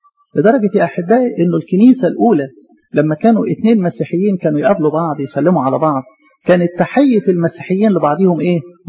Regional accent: Egypt; احنا عندنا في مصر هنا الجبال بتاعتنا جبال صحراوية مش مسكونة

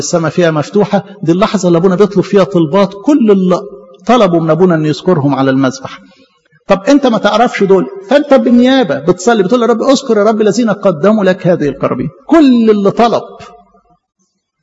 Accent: Egypt; بنصلي من أجل المدينة بتاعتنا دي يكون فيها سلام، من أجل بلدنا مصر يكون فيها سلام.

